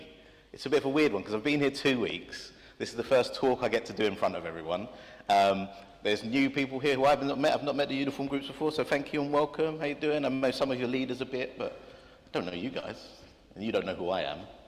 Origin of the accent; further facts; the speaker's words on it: London, United Kingdom; I don't speak Swahili. I'm from Southeast London.